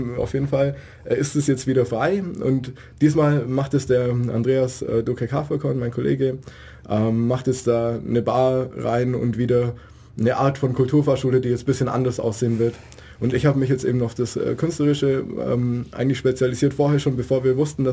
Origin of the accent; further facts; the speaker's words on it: Baden-Württemberg, Germany; Nee, ich komme ursprünglich von hier aus der Gegend und war dann aber lange weg zum Studieren und bin jetzt eben seit knapp 2 Jahren wieder